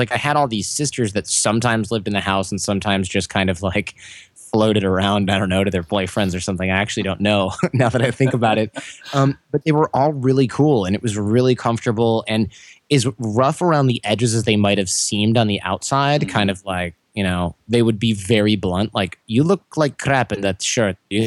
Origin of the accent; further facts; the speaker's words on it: United States; Now, granted, I'm an only child, so I grew up without sisters in America.